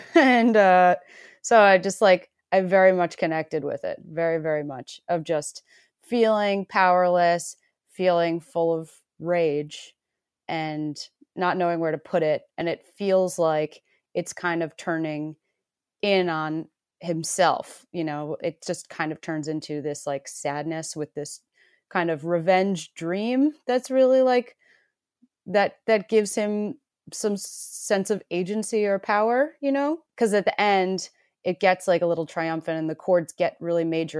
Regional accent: United States; I am from America. I'm a musician also.

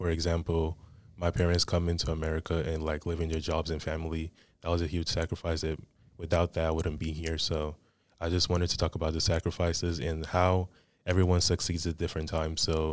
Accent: Nigeria; Okay. So we're all from Nigeria.

